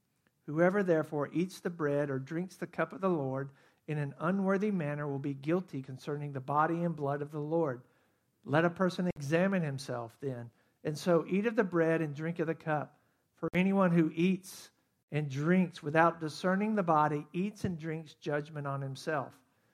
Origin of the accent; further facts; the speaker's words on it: Athens, Georgia, United States; I think about growing up in Athens, Georgia, and going to the mall, Georgia Square Mall.